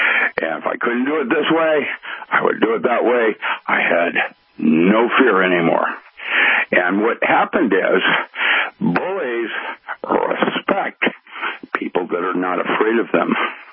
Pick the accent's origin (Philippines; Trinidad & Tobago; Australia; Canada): Philippines; Most people probably know or remember, I grew up in the Philippines.